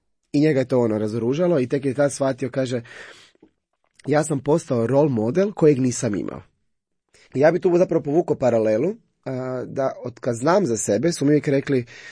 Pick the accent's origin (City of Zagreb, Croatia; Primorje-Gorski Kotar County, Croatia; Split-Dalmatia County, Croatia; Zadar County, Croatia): Primorje-Gorski Kotar County, Croatia; Cres; to je bio 7. mjesec, kod nas na Cresu već počinje sezona